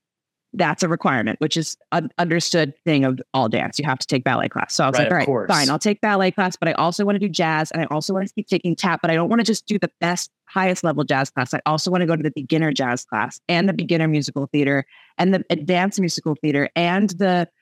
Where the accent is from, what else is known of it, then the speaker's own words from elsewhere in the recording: New Jersey, United States; I am from Northern New Jersey, born and raised.